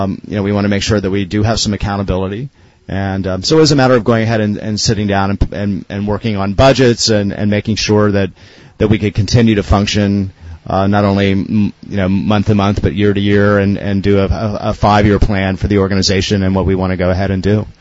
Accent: Miami, Florida, United States; now in New Orleans, United States; Well, I'm from Miami, and Hurricane Katrina hit us in South Florida about 5 days before it hit here

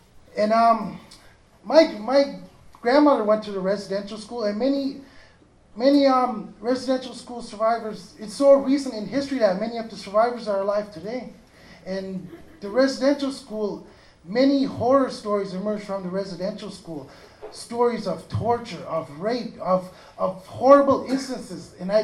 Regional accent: Canada; I grew up in the Mi'kmaq territory within our nation.

